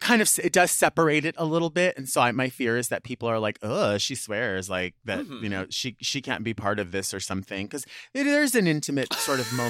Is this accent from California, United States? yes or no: yes; Long Beach, California, United States; always experienced generosity, especially in Long Beach. And maybe that's just because it's kind of like my hometown or whatever